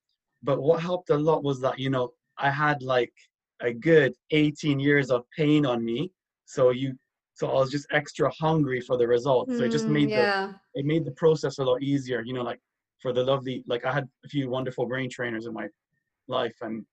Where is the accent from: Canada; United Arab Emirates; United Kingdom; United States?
United Arab Emirates; Dubai; first language English; stood out growing up in Dubai with ASD was that when I was younger, I didn't get by, well, but I got by like kind of okay, because let's just say English was my first language